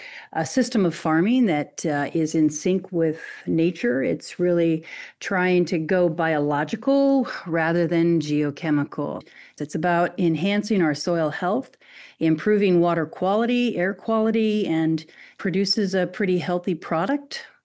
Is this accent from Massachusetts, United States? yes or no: no; Illinois, United States; I was born into agriculture in the breadbasket of the country. I grew up in Illinois. My family farms